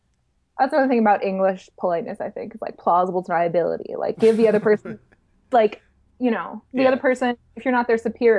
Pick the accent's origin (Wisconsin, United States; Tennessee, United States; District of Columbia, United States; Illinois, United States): Wisconsin, United States; accent: Wisconsin; I'm from Wisconsin and basically I live my whole life here.